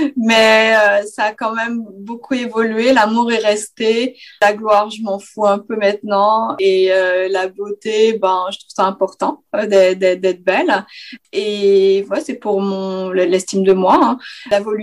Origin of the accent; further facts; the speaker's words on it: Canada; now in France; je ne peux pas voter en tant que Canadienne. Et autant je me sens hyper en accord avec que je sois Canadienne et que j'habite en France.